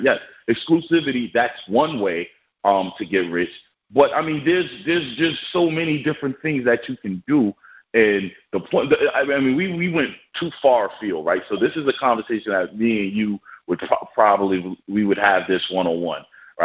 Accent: New York, United States; I'm from New York. I know knuckleheads that get loans from the bank.

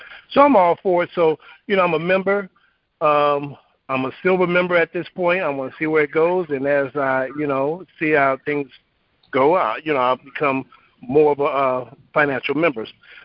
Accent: Los Angeles, California, United States; I'm from Los Angeles.

